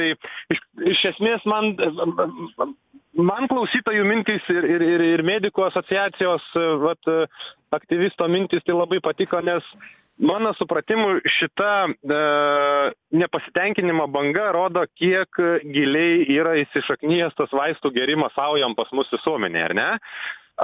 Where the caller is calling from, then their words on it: Šiauliai, Šiauliai County, Lithuania; esu iš Šiaulių.